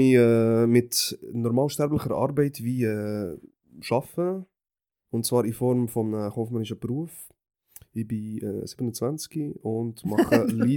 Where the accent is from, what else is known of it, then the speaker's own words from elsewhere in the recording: Switzerland; born there; Ich bin hier in der Schweiz geboren, ich habe Migrationshintergrund, das will man nicht verstecken. Ich komme ursprünglich aus dem serbischen Teil von Bosnien, Republika Srpska oder Republic of Srpska